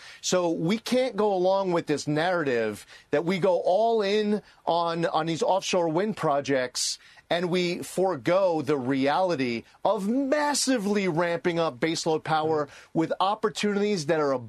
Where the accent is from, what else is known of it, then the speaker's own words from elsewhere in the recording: New York, United States; I'm a New Yorker, as you well know, Brian.